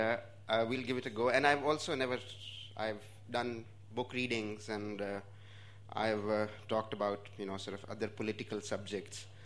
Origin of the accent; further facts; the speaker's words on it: Punjab, Pakistan; I was born in Pakistan, in Pakistani Punjab, in a small village in central Punjab, in a district called Okada. The village was called 2x4L.